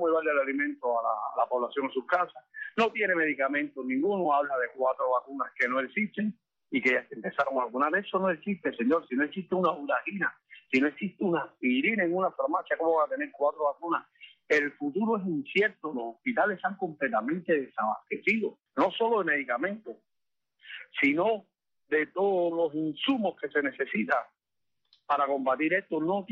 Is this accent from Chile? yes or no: no; Cuba; Es triste en realidad como cubano tener que hablar esas cosas